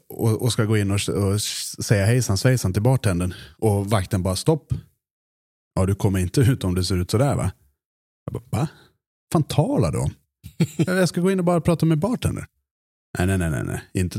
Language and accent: Swedish; Orsa, Dalarna County, Sweden; För jag är ju från glesbygden. Jag är från Orsa, för de som inte känner till det.